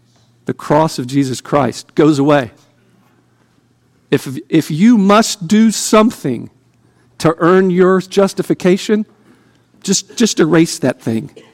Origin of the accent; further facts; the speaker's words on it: Texas, United States; accent: Texas; Being a Texan and a frustrated cowboy, I'm going to do this by way of an analogy.